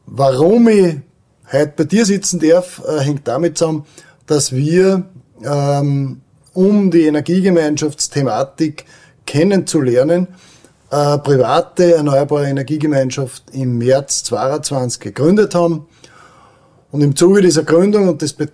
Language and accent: German; Weizenkirchen, Upper Austria, Austria; Ich komme aus Weizenkirchen und bin dort in der Gemeindepolitik als Gemeindevorstand